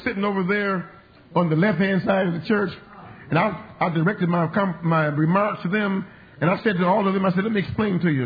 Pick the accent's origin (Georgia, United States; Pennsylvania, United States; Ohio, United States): Ohio, United States; Portsmouth; born there; I was born the first time in Portsmouth, Ohio.